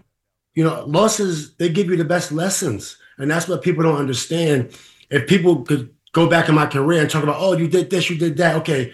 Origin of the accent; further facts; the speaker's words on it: New York, United States; growing up in Queensbridge Projects, it's been kind of difficult in terms of what I was trying to do in my career, even though I love the people of Queensbridge Projects